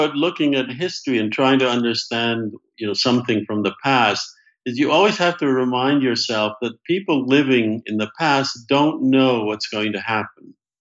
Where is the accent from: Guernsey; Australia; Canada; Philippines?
Canada; moved away as an adult; also born or lived in Scotland / England; now in United States; And so I was born in Scotland. I was raised in England. My parents then emigrated to Canada, and I really grew up and went to school and lived a large part of my life in Canada and then emigrated to the United States.